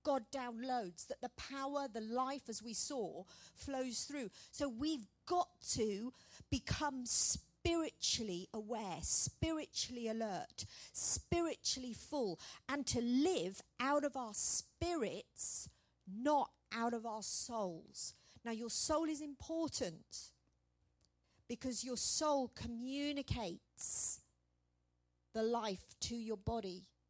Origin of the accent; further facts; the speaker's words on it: United Kingdom; because we are not Americans here. We are British.